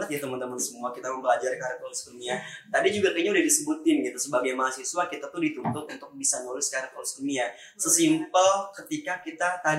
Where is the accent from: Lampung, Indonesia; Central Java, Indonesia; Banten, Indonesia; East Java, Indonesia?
Banten, Indonesia; Tangerang; Saya mahasiswa teknik kimia angkatan 2019. Dan saya berasal dari Tangerang.